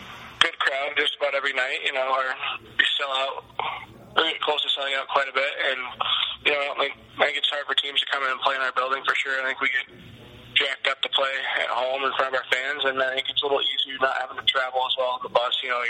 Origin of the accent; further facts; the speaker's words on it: California, United States; now in Monument, United States; I was originally from California, like you said, and I just grew up playing roller hockey.